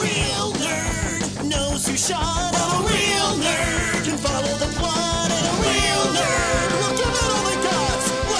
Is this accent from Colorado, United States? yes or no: yes; Denver, Colorado, United States; Denver's my hometown, so we had some urgency to do it there because of the Esquire Theater's closure